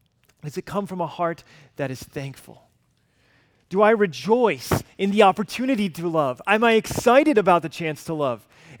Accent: Alabama, United States; I grew up in Alabama. My dad's a pastor

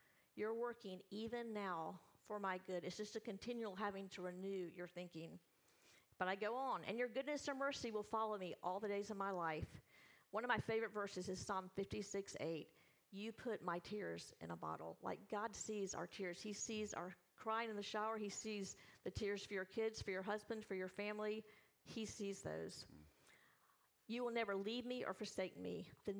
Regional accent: the South, United States; I'm from the South, and that's what we all do.

